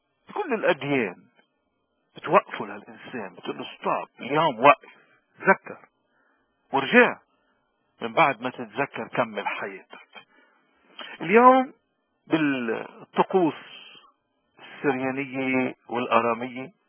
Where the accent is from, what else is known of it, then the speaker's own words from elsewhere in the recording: Lebanon; نحن احوج الناس بالعالم كلبنانيين اليوم ان نوقف نركض